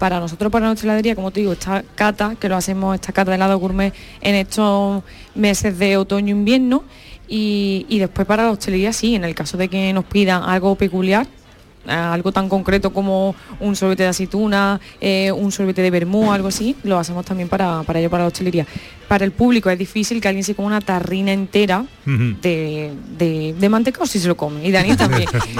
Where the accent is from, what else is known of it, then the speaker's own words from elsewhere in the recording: Estepa, Andalusia, Spain; Y claro, como somos de Estepa, pues también hacemos helado de mantecado